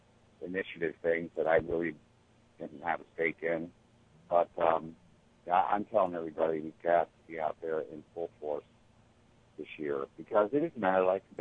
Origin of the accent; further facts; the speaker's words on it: New York, United States; now in Columbus, United States; I'm still a New Yorker in that regard. And I moved down here to the Mid East Side so I can be close to downtown and close to my job.